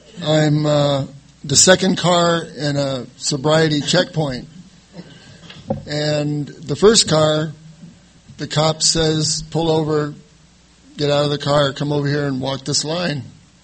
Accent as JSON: {"language": "English", "town": "San Diego", "region": "California", "country": "United States", "tie": "born or raised there", "said": "I was born in San Diego. My dad was in the Navy. I was born at the Navy Hospital. And we moved around a lot, but he always tried to get stationed back here, and I spent most of grade school and high school in San Diego."}